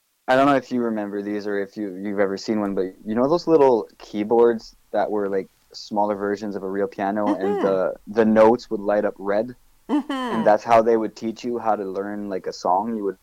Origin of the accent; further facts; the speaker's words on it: Quebec, Canada; English is a second language; especially because I'm from the French-Canadian side of Canada, And I've always wanted to speak and write English.